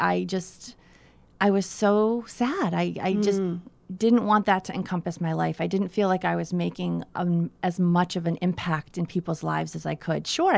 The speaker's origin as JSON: {"language": "English", "town": "Dartmouth", "region": "Massachusetts", "country": "United States", "tie": "born or raised there", "said": "And growing up in Dartmouth, I grew up on the water, you know, out of Paid Narum."}